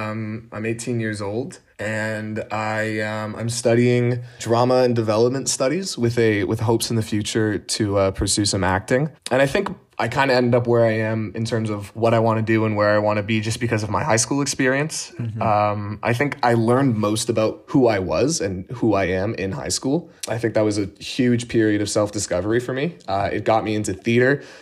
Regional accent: Ontario, Canada; Yeah, I've been born and raised here. I grew up just outside of Toronto and moved here when I was pretty young.

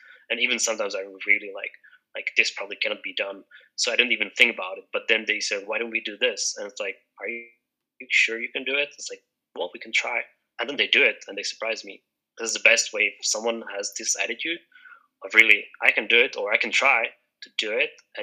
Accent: Czechia; me, I'm from the Czech Republic, so our national currency, Czech koruna, is somewhat stable over the long term.

